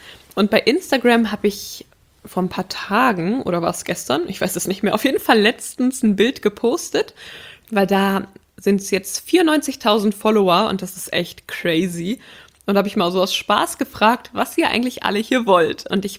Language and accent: German; Schleswig-Holstein, Germany; ich komme aus Schleswig-Holstein, das ist so in Norddeutschland, also quasi direkt an der Ostsee.